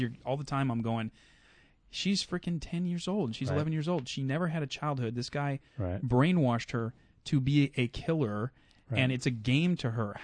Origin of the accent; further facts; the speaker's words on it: Kentucky, United States; especially, I'm from Kentucky, so especially not there